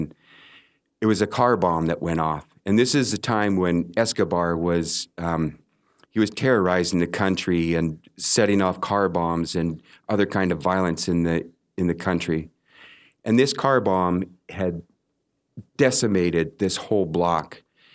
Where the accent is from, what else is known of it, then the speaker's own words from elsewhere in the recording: Canada; I mean, I'm Canadian, so I'm a rule follower.